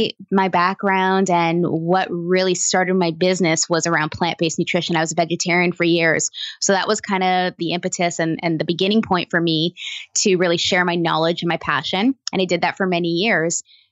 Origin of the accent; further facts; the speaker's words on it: Toronto, Ontario, Canada; There's a lot of green space in Toronto. Don't get me wrong. I was born and raised there. That's my hometown.